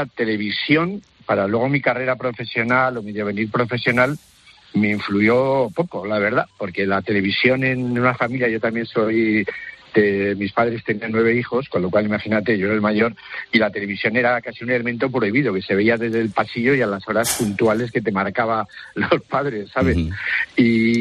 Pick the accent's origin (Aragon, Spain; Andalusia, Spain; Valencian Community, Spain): Andalusia, Spain; Málaga; yo soy de Málaga